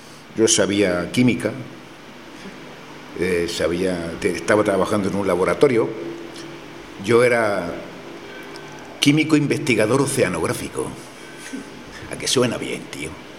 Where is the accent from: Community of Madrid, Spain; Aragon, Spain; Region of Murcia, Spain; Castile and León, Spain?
Region of Murcia, Spain; Santiago de la Ribera; moved away; me quedaba mirando el mar allí en mi tierra, en Santiago de la Ribera, provincia de Murcia, de provincia de la cual me siento algo exiliado, voluntario.